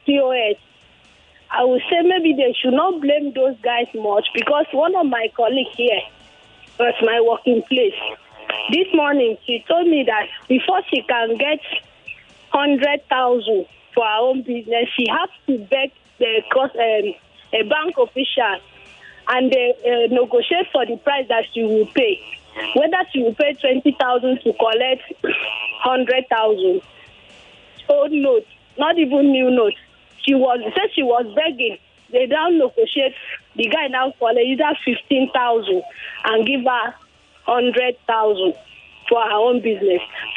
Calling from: Ogun, Nigeria; I'm calling from Ogun State.

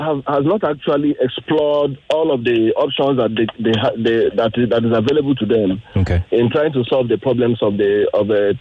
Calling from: Ogba, Lagos, Nigeria; I'm calling from Ogba.

